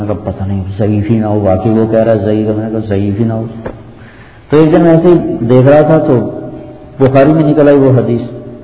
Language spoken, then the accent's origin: Urdu; Multan, Punjab, Pakistan; میرا ضلع ملتان ہے